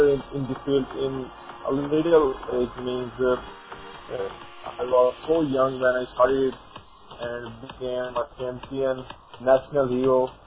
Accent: Pakistan; English is a second language; I'm from Pakistan, and I'm a wrestler, 19 years old

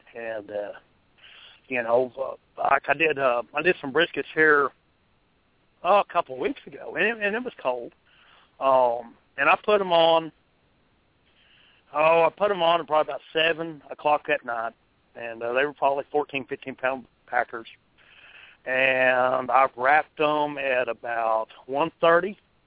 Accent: New Mexico, United States; because I grew up in New Mexico, and so we trout fished a lot.

